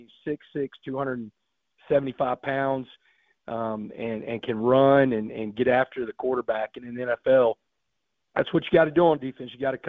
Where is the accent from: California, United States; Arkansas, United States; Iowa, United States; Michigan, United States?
Arkansas, United States; Texarkana; born there; I grew up – I was born in Texarkana.